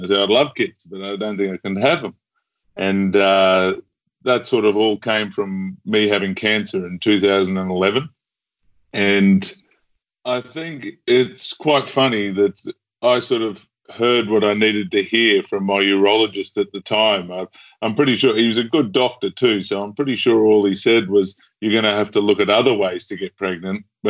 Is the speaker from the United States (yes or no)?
no; Australia; also born or lived in New Zealand; Islander by trade, so born in New Zealand and growing up in Australia.